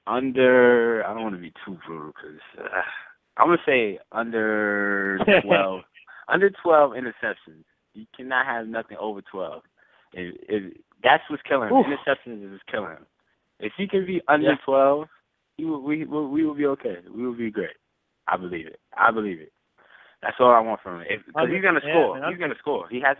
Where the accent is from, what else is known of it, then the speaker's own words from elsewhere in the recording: Queens, New York, United States; I live in Queens. I'm from Queens, New York, so it gets rowdy over here